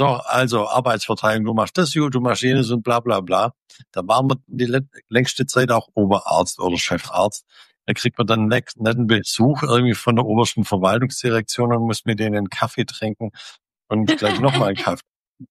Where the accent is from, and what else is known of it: Germany